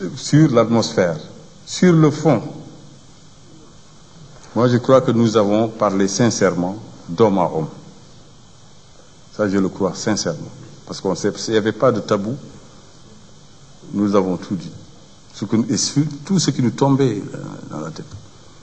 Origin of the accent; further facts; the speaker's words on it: Mauritania; Nous sommes des Mauritaniens.